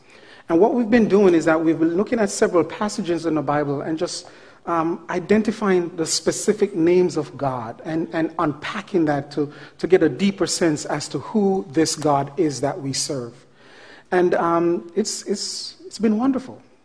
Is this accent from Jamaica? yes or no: yes; Jamaica; when I was growing up in Jamaica, I was given certain nicknames